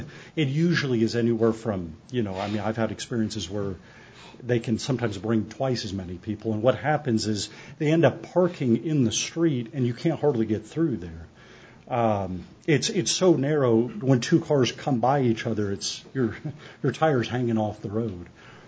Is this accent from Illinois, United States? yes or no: no; Overland Park, Kansas, United States; And again, I'm from Overland Park. I'm new to living here full time, but I am not a fan of it.